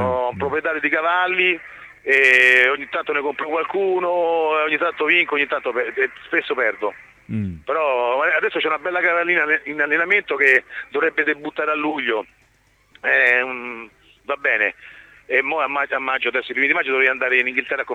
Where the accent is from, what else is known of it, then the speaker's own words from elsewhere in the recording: Genoa, Liguria, Italy; Che sono da Genova, sì, ma esatto.